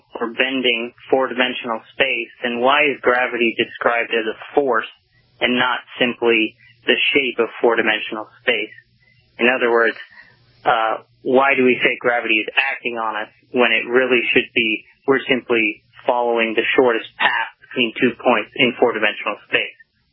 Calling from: Irvine, California, United States; I'm calling from Irvine, California, and I have a question.

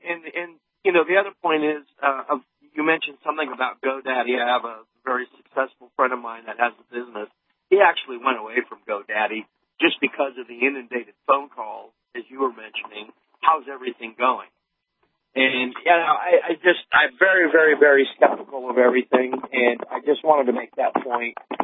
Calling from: Texas, United States; Oh, I'm calling from northeast Texas, northeast of Amarillo.

